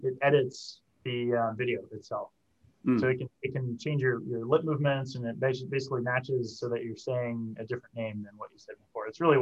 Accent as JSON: {"language": "English", "country": "Canada", "lives_now": "San Francisco, United States", "said": "I'm from Canada, as the pillow over there maybe gives you a hint. I've been in San Francisco for 10 years."}